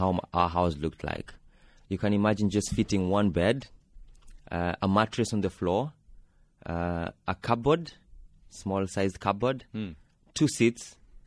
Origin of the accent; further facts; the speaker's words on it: Nairobi, Kenya; I was born and brought up in Mathare slums. It's one of the largest slums in the country, probably the second largest in Kenya after Kibera